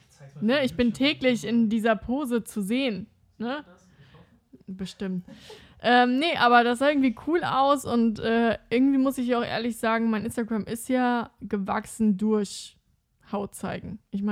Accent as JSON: {"language": "German", "region": "Hamburg", "country": "Germany", "said": "also Leute, ich bin aus Hamburg"}